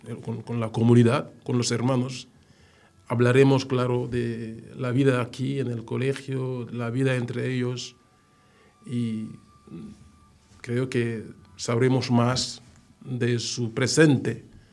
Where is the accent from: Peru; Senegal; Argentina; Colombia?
Senegal; Spanish is a second language; now in Rome, Italy; Yo soy senegalés